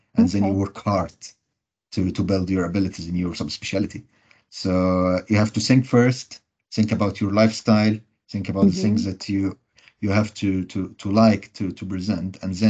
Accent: Egypt; moved away as an adult; now in United Kingdom; I'm a qualified surgeon in my home country, Egypt. I finished my training there in 2018, and then I chose to come to UK to start again.

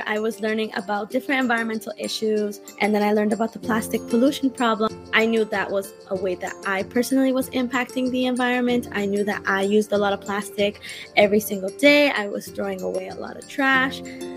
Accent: Boston, Massachusetts, United States; also born or lived in Cali, Colombia; So I'm currently 23 and I was born in Cali, Colombia. My parents brought me to Boston when I was 3 years old. So I've been in Boston for the past 20 years and I've been very local.

